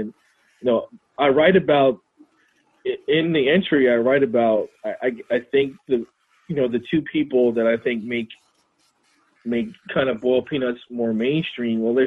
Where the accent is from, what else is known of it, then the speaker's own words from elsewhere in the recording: New Jersey, United States; growing up in the North, but my grandmother cooked okra a lot in our home in New Jersey.